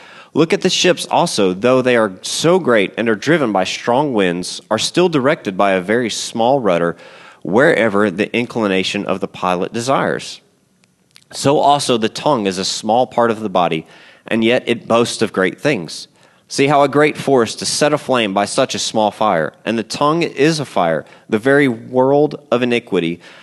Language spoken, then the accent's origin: English; Louisiana, United States; now in Texas, United States; I grew up in South Louisiana, which I love Cajun food. So being in Texas, it's hard to find Cajun food.